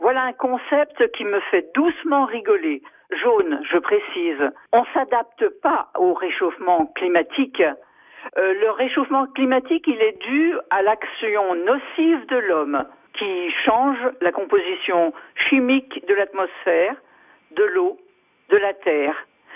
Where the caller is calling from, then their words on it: Nouvelle-Aquitaine, France; de la Creuse.